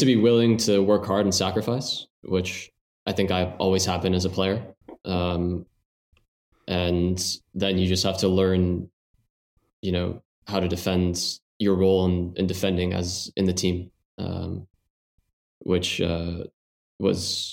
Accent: San Diego, California, United States; So my dad is Spanish and my mom is American. So growing up in San Diego, I didn't really have the option to play American sports.

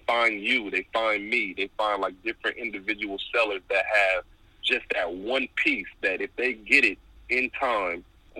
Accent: California, United States; Like, growing up in California, the climate there was always individuality

